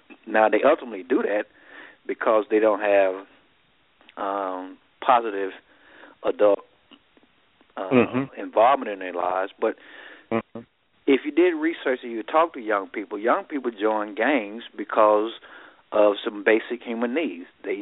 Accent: Riceville, United States; I grew up in Riceville in Sweet Home.

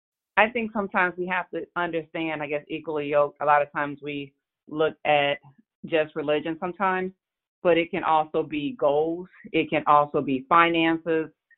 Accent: Illinois, United States; So a little bit about me. I grew up in Illinois. I played basketball, loved sports.

